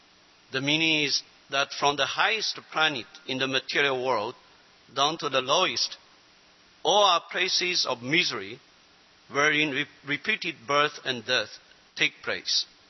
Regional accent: China; You know, I'm from China, and in my mind, I'm always thinking my home is China.

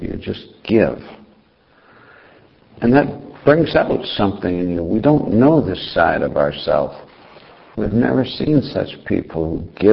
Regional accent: India; We're Indian, so, you know, we do these things.

